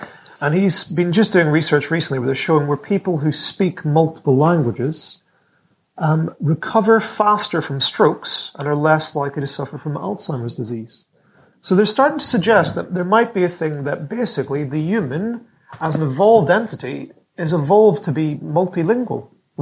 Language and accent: English; Ireland; As an Irishman, yeah. I barely speak English.